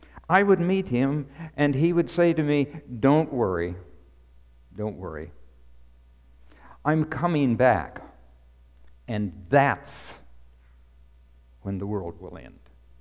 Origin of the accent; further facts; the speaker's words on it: Oregon, United States; When I was young, a young boy, I grew up in the Willamette Valley up there. I'm a native Oregonian.